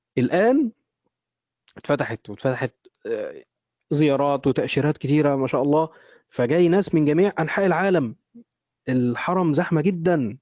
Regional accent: Egypt; يعني تخيل إحنا عندنا في مصر حاليا كيلو اللحمة وصل كام؟

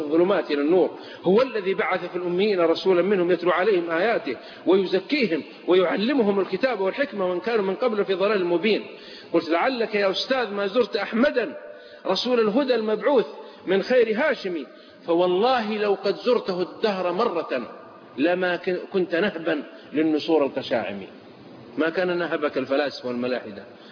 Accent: Saudi Arabia; بعض الأخوة عندنا في السعودية

